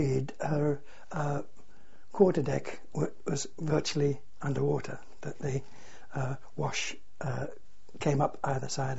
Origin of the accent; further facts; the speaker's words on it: Redcar, North East England, United Kingdom; born there; I was born in Redcar in Yorkshire